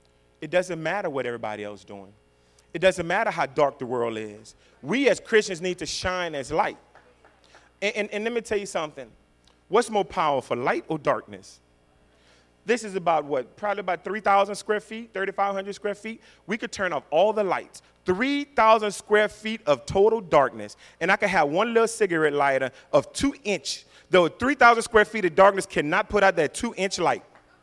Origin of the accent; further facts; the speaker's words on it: Opelousas, Louisiana, United States; Think about it. I'm from Opelousas.